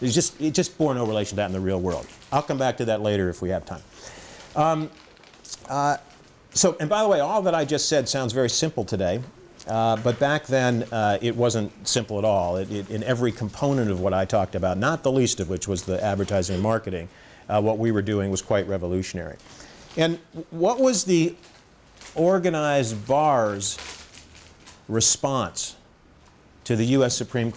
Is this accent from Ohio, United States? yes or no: yes; Cleveland, Ohio, United States; returned to my hometown of Cleveland and started Hyatt Legal Services